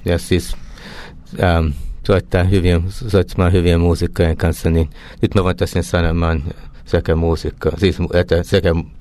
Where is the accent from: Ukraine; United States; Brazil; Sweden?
United States; Finnish is a second language; also born or lived in Finland; mä oon syntynyt Suomessa, mä kävin Suomessa syntymässä, siksi että mä olin vuoden vanha, kun mä lähdin täältä, niin suomi on mun äitini kieli, mutta ei äidin kieli. Niin mä aina asunut Yhdysvalloissa, ollut täällä, niin mä tulin lapsena